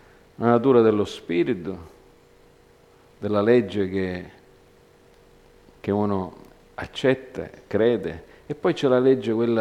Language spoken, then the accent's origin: Italian; Montreal, Quebec, Canada; io sono cresciuto a Montreal, c'è Little Italy pure a Montreal